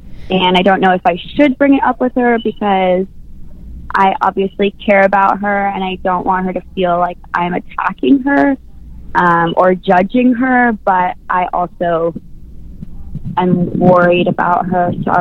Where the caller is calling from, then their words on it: New York, United States; I'm in New York right now.